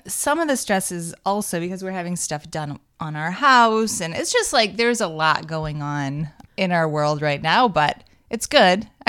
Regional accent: Michigan, United States; since I'm from Michigan, there'll be a ton of people that I grew up with.

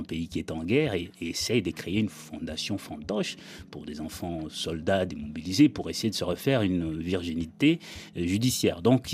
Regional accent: DR Congo; now in Canada; Je suis africain, je suis congolais, je suis de l'ethnie Mbala, je suis Mukongo, je suis canadien, franco-ontarien. Je suis de culture, on va dire quoi, européo-africaine, judéo-chrétienne.

